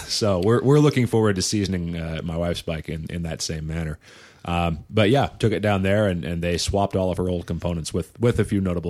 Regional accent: Pacific Northwest, United States; accent: northwestern; If you're paying attention to my northwestern accent.

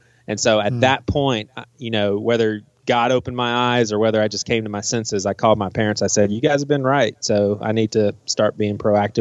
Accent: Charleston, South Carolina, United States; Charleston, man. Charleston, South Carolina.

